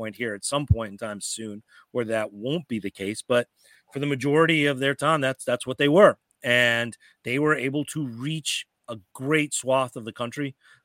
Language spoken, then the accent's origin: English; Colorado, United States; No, there was a spot near where in the town where I grew up there in Colorado, there was a spot called the Scenic Overlook